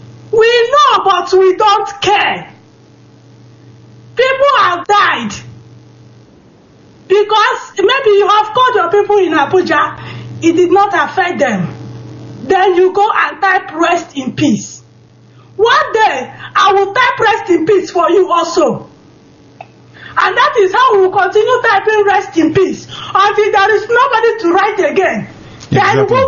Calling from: Stockholm, Stockholm County, Sweden; I'm calling from Stockholm, Sweden.

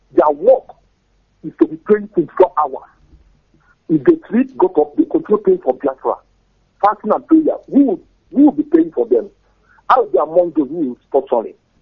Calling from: Moscow, Russia; I'm calling from Moscow.

